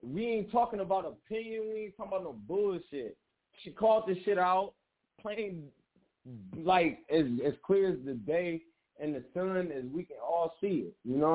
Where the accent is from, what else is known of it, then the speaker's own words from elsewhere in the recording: Minneapolis, Minnesota, United States; I'm from Minneapolis, Minnesota.